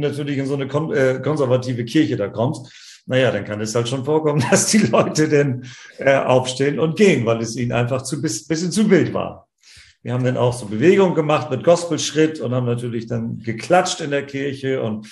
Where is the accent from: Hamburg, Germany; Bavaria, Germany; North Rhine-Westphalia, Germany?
Hamburg, Germany; Ich bin sogar waschechter Hamburger, ja. Ich bin ich bin sogar ein dritter Generation Hamburger.